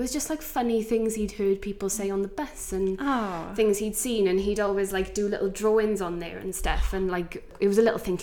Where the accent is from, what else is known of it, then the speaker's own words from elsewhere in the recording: Wales, United Kingdom; because it's a Welsh word and because I am Welsh